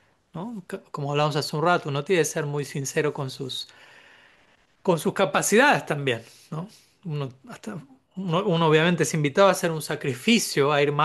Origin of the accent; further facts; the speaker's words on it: Buenos Aires, Argentina; born there; yo nací en el Bajo Flores, en Buenos Aires. El nombre mismo del barrio define el barrio. Empieza en la palabra bajo. A unas pocas cuadras de una de las peores villas del país.